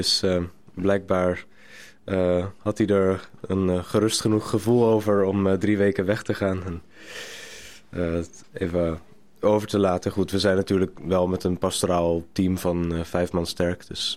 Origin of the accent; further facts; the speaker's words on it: Ridderkerk, South Holland, Netherlands; Ik ben 27 jaar, ik ben priester gewijd afgelopen juni. En ik kom oorspronkelijk uit Ridderkerk. Dus dat is niet echt carnavalsgebied.